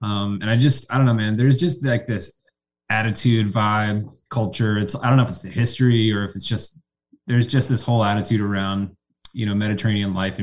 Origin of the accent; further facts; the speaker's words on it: Tennessee, United States; born there; I mean, being in that part of the Blue Ridge, I was born in East Tennessee.